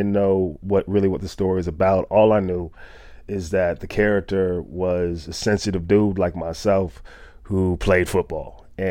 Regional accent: Atlanta, Georgia, United States; Yeah, I'm from Atlanta. Okay. And I played football in Atlanta, went to high school in Atlanta.

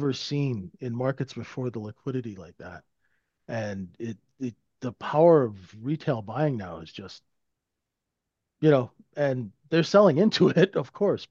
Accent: Vancouver, British Columbia, Canada; I'm from Vancouver, this all just sounds very fishy to me.

